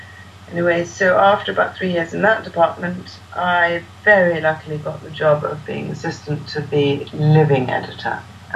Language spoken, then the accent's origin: English; London, United Kingdom; I was born in London and brought up in London, but have always yearned to live in the country ever since I can remember.